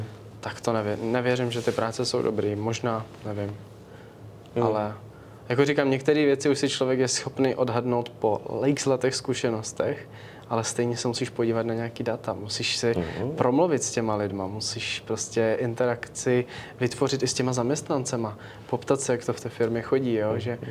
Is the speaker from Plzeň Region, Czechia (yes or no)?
no; Ostrava, Moravian-Silesian Region, Czechia; now in Prague, Czech Republic; když u nás v Ostravě potkáš někoho jiný barvy pleti, tak se všichni na něho koukají prostě divně. A když tady v Praze to je přece normální, jo.